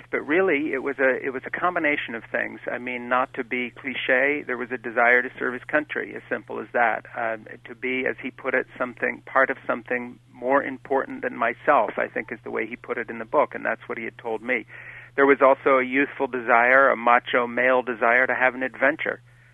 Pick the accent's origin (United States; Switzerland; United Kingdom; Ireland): Switzerland; My father was a Presbyterian minister. I grew up in Switzerland with missionary parents. I go to the Greek Orthodox Church.